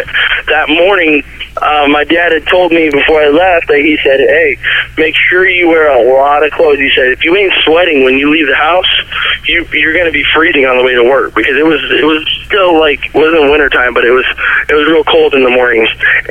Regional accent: Modesto, California, United States; I grew up here in Modesto, and all my friends and family and everyone lived here in Modesto.

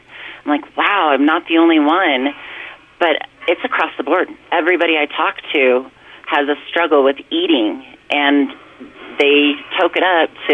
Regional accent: Nebraska, United States; Hey, I was raised in Nebraska. I can bowl a mean, like, 70.

